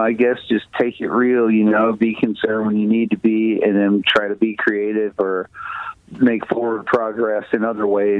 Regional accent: Tennessee, United States; when I grew up in Tennessee, I lived out on a farm.

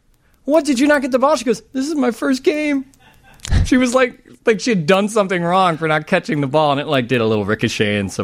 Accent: Chicago, Illinois, United States; you have to remember as a Chicagoan

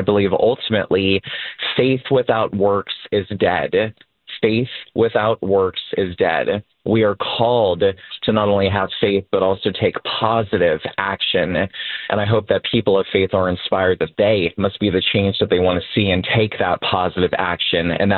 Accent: United States; I'm American.

